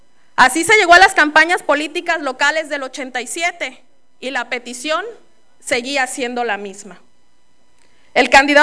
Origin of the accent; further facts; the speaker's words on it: Nayarit, Mexico; citar a Nayarit, nuestro estado, porque ante todo somos nayaritas y somos mexicanos